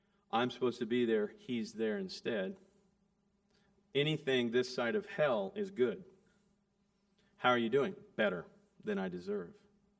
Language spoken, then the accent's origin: English; California, United States; Growing up in Central California, I think all the raisins, actually, any raisin you have came from where I grew up.